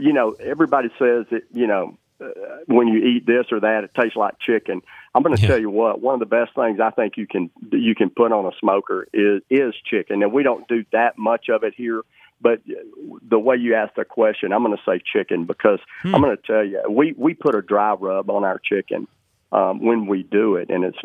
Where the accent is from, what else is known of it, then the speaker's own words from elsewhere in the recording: the South, United States; I'm going to tell you, brother, I'm from the South, and sweet tea will go for the win every time